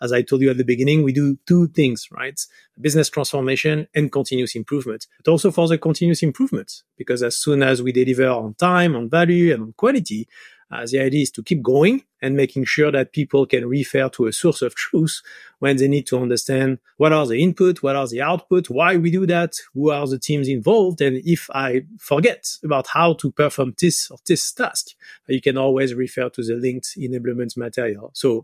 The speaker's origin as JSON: {"language": "English", "country": "France", "accent": "French", "second_language": "English", "moved": "yes", "lives_now": "Montreal, Canada", "said": "I'm based in Montreal, Canada. As you can hear from my accent, I come from France."}